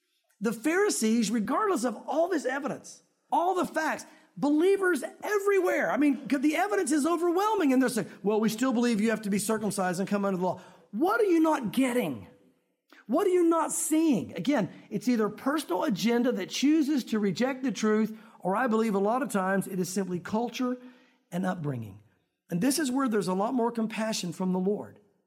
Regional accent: the South, United States; a lot of us believe certain things because we were raised in the South and because of the culture.

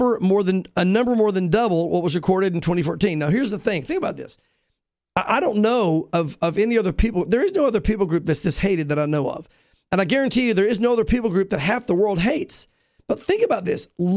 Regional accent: Muleshoe, Texas, United States

